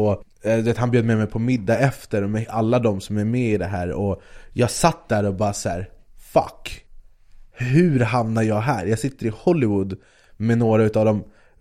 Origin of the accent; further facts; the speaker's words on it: Sweden; tja, jag är från Sverige, jag kommer till